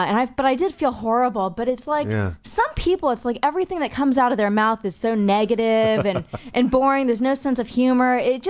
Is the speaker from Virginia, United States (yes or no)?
no; Pennsylvania, United States; Well, I'm a Steelers fan because I'm from Pennsylvania